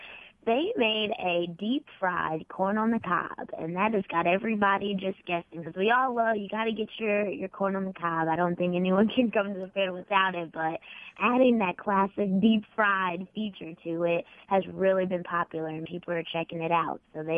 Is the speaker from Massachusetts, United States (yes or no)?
no; Indianapolis, Indiana, United States; I'm born and raised in Indianapolis. I'm kind of I'm definitely a city girl